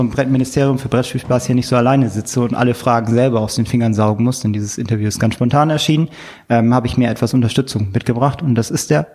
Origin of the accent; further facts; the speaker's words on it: Northern Germany, Germany; Ich komme zwar aus Norddeutschland, aber ich bin kein Nautiker und nie zu See gefahren.